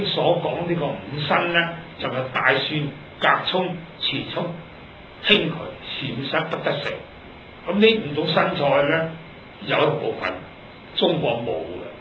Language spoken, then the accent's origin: Cantonese; Hong Kong; 我都系香港人，我亦系咪自香港出世，喺六国饭店背后揸啡度出世嘅。